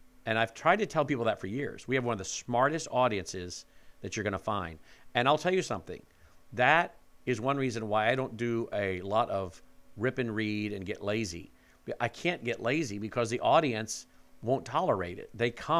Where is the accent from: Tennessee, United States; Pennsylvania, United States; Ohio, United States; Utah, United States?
Tennessee, United States; Memphis; And being that I'm from Memphis